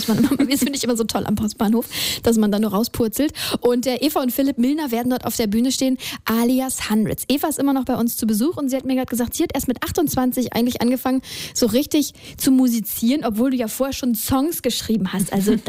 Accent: Lower Saxony, Germany; now in Berlin, Germany; Ich komme ja eigentlich auch aus der Lüneburger Heide und früher fand ich Hamburg immer aufregend.

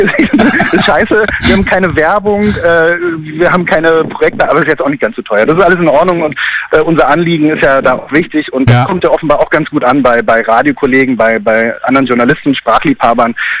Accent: Berlin, Germany; Kriegen wir als Berliner irgendwie immer nicht so richtig

